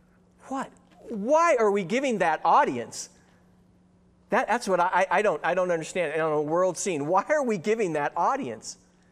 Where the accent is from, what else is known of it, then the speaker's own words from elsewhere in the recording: California, United States; I grew up in Southern California, so I'd watch, you know, local news and have all this stuff going on.